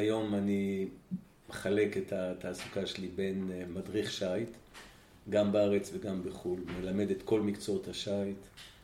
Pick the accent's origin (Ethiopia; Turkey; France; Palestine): France; first language German; Hebrew is a second language; אני אחרון, אח השלישי, אז נולדתי בצרפת וגדלנו בבית.